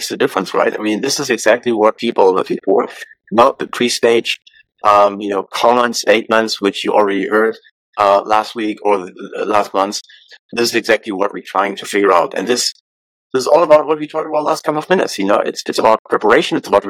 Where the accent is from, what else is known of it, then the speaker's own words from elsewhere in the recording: Germany; Well, I was born in Germany. I grew up in Germany.